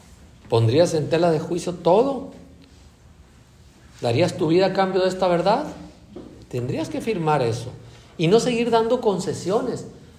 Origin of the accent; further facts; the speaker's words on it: Mexico; como los mexicanos nos cosemos aparte en el malinchismo